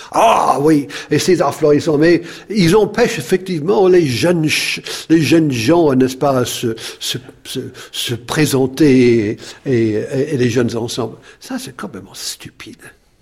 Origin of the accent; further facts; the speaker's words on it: France; nous sommes Français